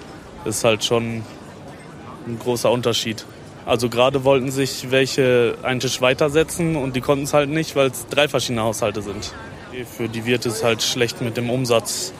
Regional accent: Dortmund, North Rhine-Westphalia, Germany; So bei uns in NRW, aus Dortmund kommen wir halt

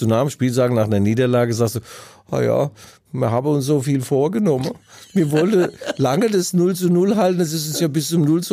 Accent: Mainz, Rhineland-Palatinate, Germany; Wenn du eine kennengelernt hast, sagt die, wo kommst du her? Aus Mainz.

